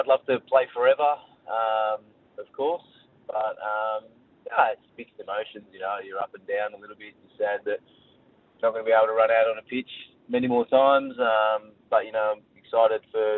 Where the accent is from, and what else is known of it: Melbourne, Victoria, Australia; born or raised there